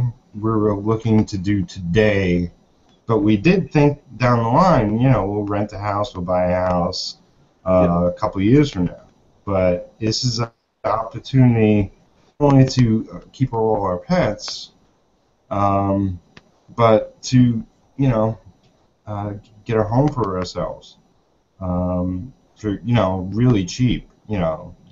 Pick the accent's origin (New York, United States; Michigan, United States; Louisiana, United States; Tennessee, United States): New York, United States; farther than anywhere I've lived. I'm from New York, so we're all on top of each other there.